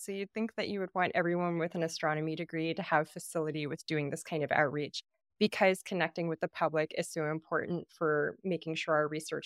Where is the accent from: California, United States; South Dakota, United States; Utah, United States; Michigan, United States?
California, United States; Los Angeles; I grew up in Los Angeles next to the 10 freeway, and we could see the moon and maybe Venus and not a lot else